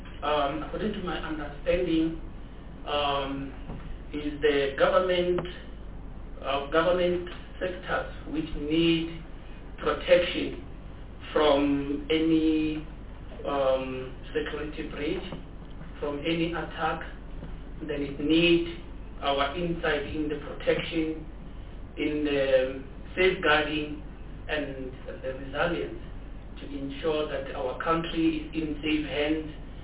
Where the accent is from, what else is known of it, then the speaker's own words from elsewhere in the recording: Limpopo, South Africa; I'm born and bred in Limpopo, in the Venda homeland.